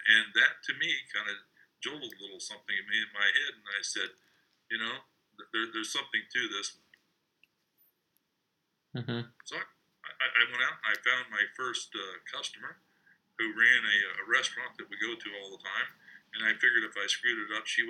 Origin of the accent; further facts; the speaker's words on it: United States; Well, I'm from the United States, 68 years old.